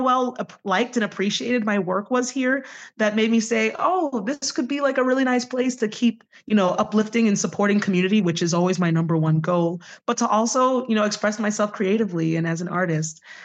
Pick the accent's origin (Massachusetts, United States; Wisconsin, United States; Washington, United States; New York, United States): New York, United States; Staten Island; moved away as an adult; now in Buffalo, United States; No, originally I'm from Staten Island, New York. So I'm from New York City and I spent most of my life there and grew up there. And then I came out here for school.